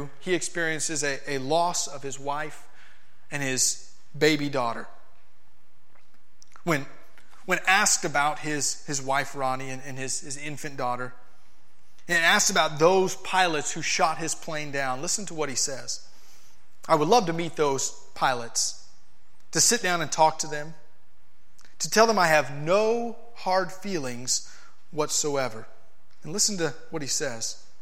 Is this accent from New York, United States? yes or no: no; Florida, United States; I remember being in Kentucky and saying, I'm from Florida.